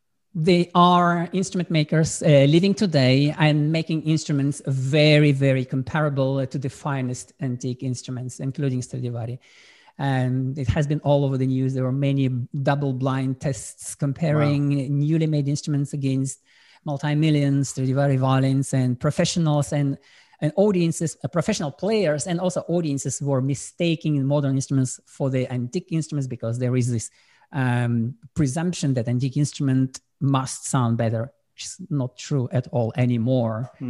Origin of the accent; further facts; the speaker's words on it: Nalchik, Kabardino-Balkaria, Russia; English is a second language; moved away; also born or lived in St. Petersburg; And that's where, and my former master from my hometown, Nalchik in Caucasus, he encouraged me … you are now in St. Petersburg